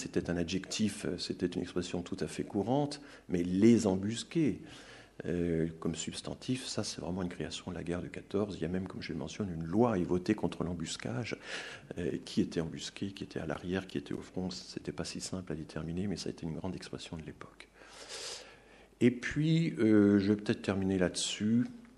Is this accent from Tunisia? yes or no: no; Grand Est, France; Je suis alsacien, donc fatalement je me suis intéressé à cette question.